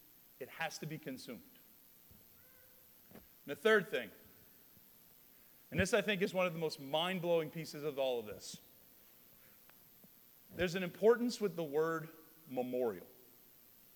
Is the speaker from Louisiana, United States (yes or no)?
yes; Louisiana, United States; Now, I grew up in South Louisiana.